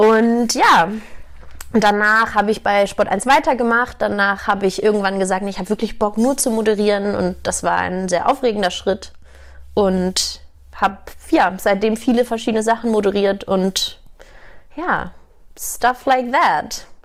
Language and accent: German; Hamburg, Germany; born there; now in Munich, Germany